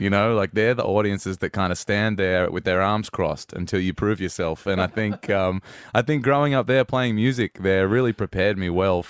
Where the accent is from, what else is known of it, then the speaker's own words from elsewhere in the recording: Newcastle, New South Wales, Australia; I grew up around Lake Macquarie, and Newey was where I grew up and will always be home.